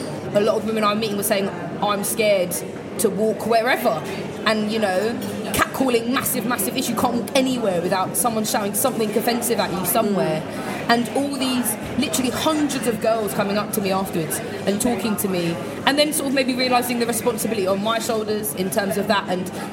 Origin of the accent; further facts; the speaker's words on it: London, United Kingdom; but I can talk in terms of my journey growing up in East London, where, like, the scene between East London and Essex, between, like, 2001 and 2008, when I was at secondary school.